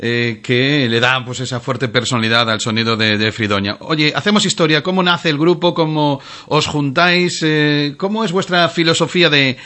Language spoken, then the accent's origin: Spanish; Galicia, Spain; Bueno, sobre lo de que en Galicia gusta el soul, si se me permite, ¿eh?, es que gallegos y irlandeses somos los negros de Europa, ¿eh?